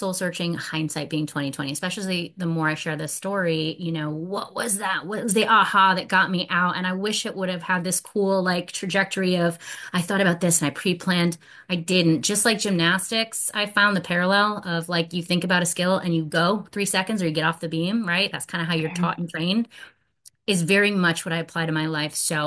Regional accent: Atlanta, Georgia, United States; And once I graduated, I got a job in New Jersey. And so I just moved and I stayed up here. I'm originally from Atlanta.

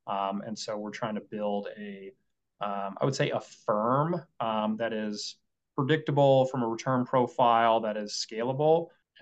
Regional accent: Colorado, United States; Growing up in Colorado, I had always seen Colorado tech as the future.

